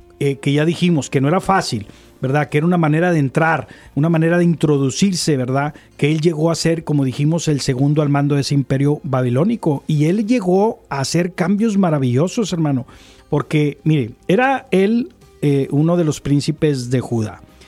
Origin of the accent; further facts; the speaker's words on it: Mexico; moved away; Como personas que venimos de México a estar aquí, pues no tienes como que mucha chance que la persona que aquí nace.